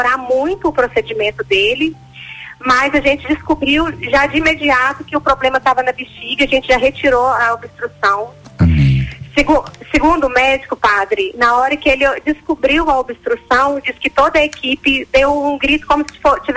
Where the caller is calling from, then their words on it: Pará de Minas, Minas Gerais, Brazil; Eu falo de Pará de Minas, Minas Gerais.